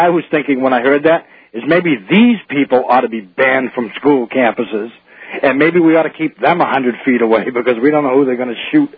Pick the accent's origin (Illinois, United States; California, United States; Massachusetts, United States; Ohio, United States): Massachusetts, United States; I'm from Massachusetts, my friend, so don't blame all that.